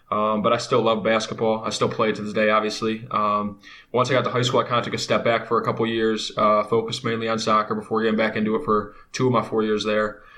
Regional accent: Parma, Ohio, United States; And growing up in Parma, we have, you know, 3 middle schools, 3 high schools. It's a really big city.

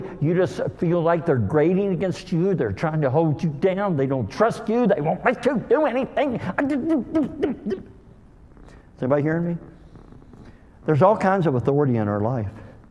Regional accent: LaGrange, Kentucky, United States; I was from LaGrange.

